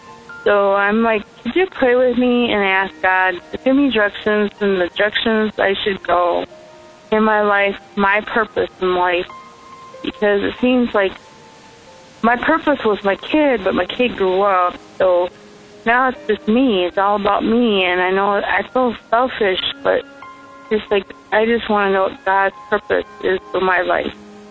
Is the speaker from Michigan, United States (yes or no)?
yes; Michigan, United States; I'm from Michigan.